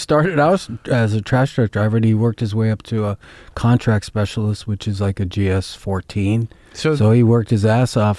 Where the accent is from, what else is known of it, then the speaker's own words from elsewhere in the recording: Montana, United States; also born or lived in Yellowstone / Cuyahoga Valley; Montana was basically my first memories. I grew up in Glacier National Park, which is 20 miles off the res.